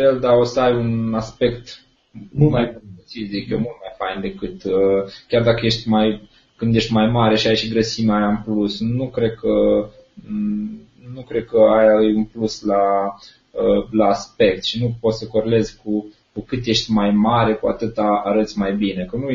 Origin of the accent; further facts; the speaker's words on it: Timișoara, Timiș County, Romania; eu sunt din Timișoara